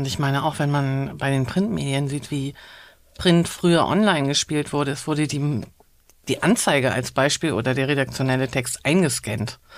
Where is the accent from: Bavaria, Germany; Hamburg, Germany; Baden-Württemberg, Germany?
Hamburg, Germany; Ich bin tatsächlich in Hamburg geboren, aufgewachsen, habe zwischendurch jahrelang im Ausland gelebt und liebe die Stadt aber so sehr, dass ich zurückgekommen bin